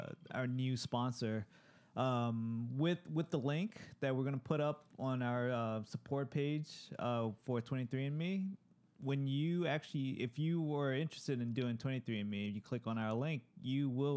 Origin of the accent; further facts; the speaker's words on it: Thailand; So, you know, I'm from Thailand.